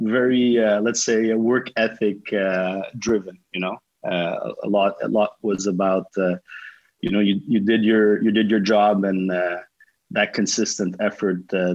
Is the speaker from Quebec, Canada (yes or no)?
yes; Montreal, Quebec, Canada; I'm from Montreal, East End Montreal. I would say I had a pretty happy childhood, you know, multi-ethnic, first-generation Canadian neighborhood, very family-oriented.